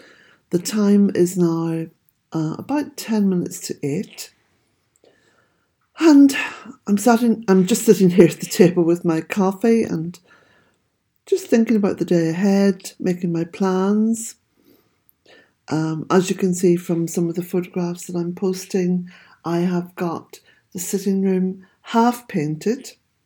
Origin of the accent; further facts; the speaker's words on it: Omagh, Northern Ireland, United Kingdom; So I was up in Omagh, which is my hometown, on Wednesday.